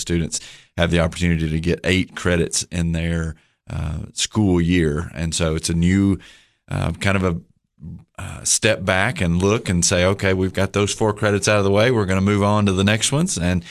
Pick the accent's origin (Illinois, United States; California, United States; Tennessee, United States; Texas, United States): Tennessee, United States; Livingston; Upper Cumberland guy. I grew up in Livingston and Overton County and grew up in a family of educators.